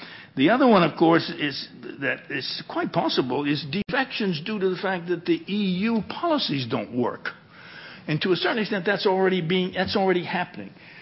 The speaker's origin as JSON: {"language": "English", "country": "United States", "said": "Another thing that's very interesting to me as an American is the discussion"}